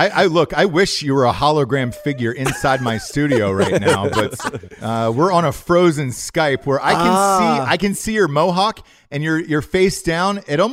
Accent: Georgia, United States; accent: Southern; I'm from the South. I know sound like it. It took years and years to get rid of this accent so I could star in movies. I had to get rid of the Southern accent, but I grew up my entire life in Georgia.

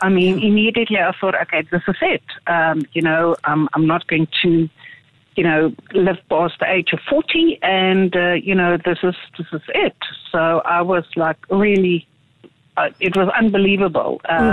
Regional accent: Pretoria, Gauteng, South Africa; So I'm born and bred in Pretoria, and up until the age of 7, I would say life was pretty normal.

